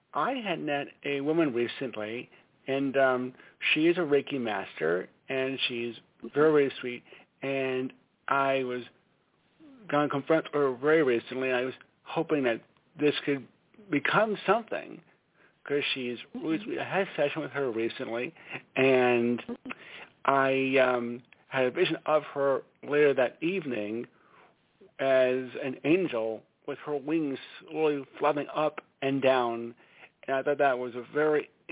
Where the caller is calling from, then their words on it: Stamford, Connecticut, United States; I'm calling from Stamford, Connecticut.